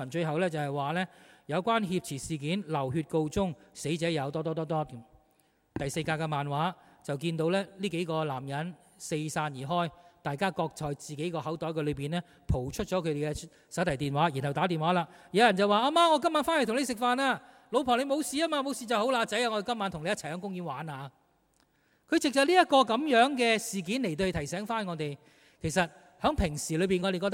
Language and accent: Chinese; Hong Kong; 挺能够显出我们香港人的特点